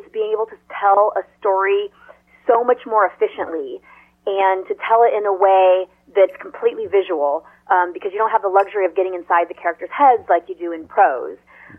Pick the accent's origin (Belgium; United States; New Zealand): United States; Nebraska; I'm from Nebraska originally, and back when I was growing up there, you know, there was no film school in Nebraska. There were no film classes. There was no industry there, and so I was going to be a prosecutor.